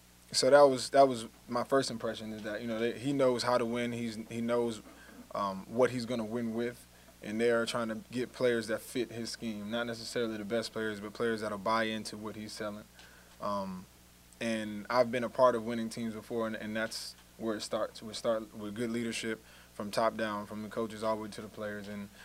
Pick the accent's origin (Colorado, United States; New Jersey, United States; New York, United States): New Jersey, United States